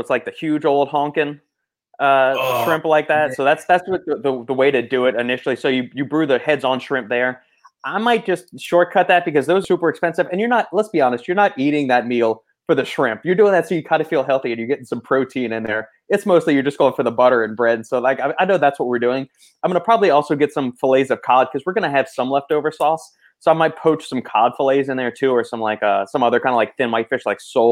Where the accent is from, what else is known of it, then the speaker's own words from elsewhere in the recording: Scotland, United Kingdom; That's the beauty of being Scottish. I can spell or pronounce things differently, including creatine and nothing happens.